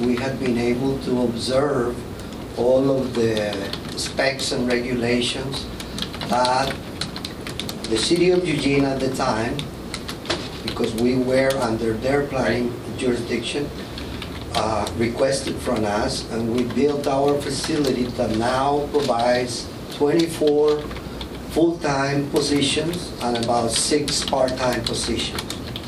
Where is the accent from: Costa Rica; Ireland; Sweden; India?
Costa Rica; now in United States; I'm from Costa Rica. I have been in Oregon for 39 years.